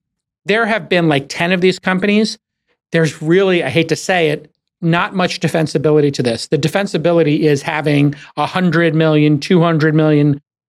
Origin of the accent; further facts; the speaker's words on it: New York City, New York, United States; I was in New York, and I'm a New Yorker.